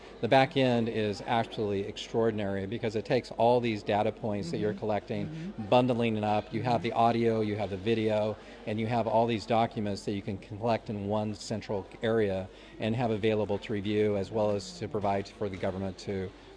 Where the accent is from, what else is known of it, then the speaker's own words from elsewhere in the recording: Oregon, United States; You know, I grew up in Oregon